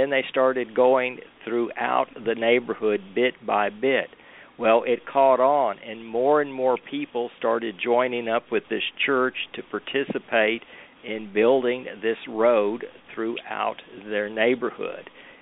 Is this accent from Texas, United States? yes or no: yes; Houston, Texas, United States; I was born and raised in Houston, Texas. I've lived all my life here in Houston, except for being away at school in Austin.